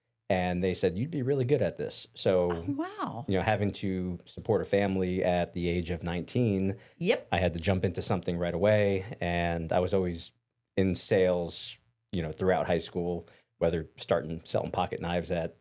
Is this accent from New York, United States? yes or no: no; New Jersey, United States; moved away as an adult; So born and raised in New Jersey and was there for 20 years. Moved here in 2006.